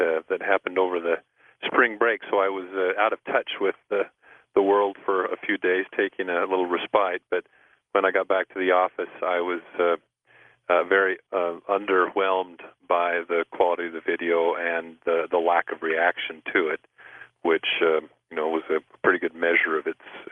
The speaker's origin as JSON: {"language": "English", "town": "Spokane", "region": "Washington", "country": "United States", "tie": "born or raised there", "said": "Growing up in the Pacific Northwest, I eventually was introduced to the Sasquatch, to the North American Bigfoot. And in fact, Roger Patterson came up through Spokane, where I lived as a youngster"}